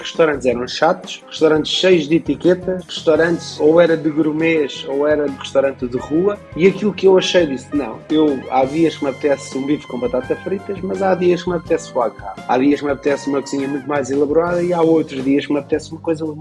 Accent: Carvoeira, Portugal; Na minha aldeia, na Carvoeira, onde nós tínhamos um palheiro do meu avô que foi reconstruído

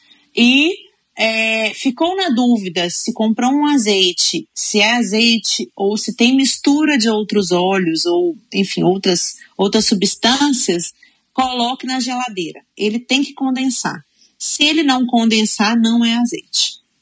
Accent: Minas Gerais, Brazil; Como boa mineira, eu gosto muito de um frango com quiabo e uma verdura

